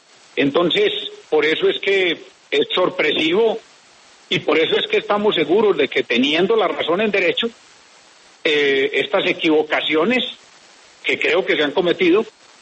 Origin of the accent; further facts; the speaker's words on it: Colombia; porque como colombiano, como ciudadano, como gobernador tengo que hacerlo